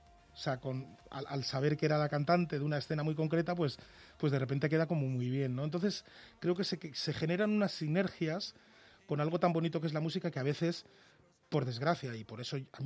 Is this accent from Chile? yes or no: no; Galicia, Spain; yo automáticamente intento transportarme a Galicia, como soy gallego además, intento transportarme allí, ver cómo era la ría en la época además donde yo veraneaba, que eran los años 80